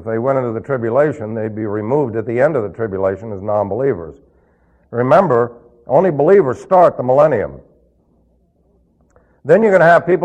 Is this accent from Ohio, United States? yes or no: no; New York, United States; Of course, the fact that I was from New York didn't help.